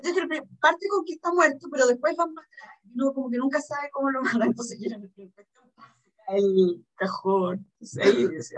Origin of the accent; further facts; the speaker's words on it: Chile; En Chile, cada vez que alguien tiene un problema, lo solucionamos con sopa de pollo. Cosa que yo no sabía como